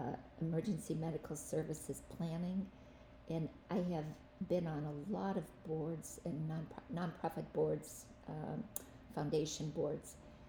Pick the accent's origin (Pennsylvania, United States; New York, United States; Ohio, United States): Ohio, United States; Youngstown; born there; now in Sheboygan, United States; Well, I was born in Youngstown, Ohio, and went to school, undergrad school in Madison, Wisconsin.